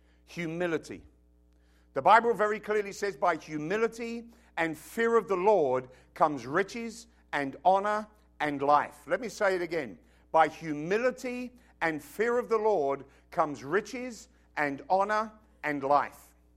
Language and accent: English; United Kingdom; born there; Now, of course, I was born in Britain.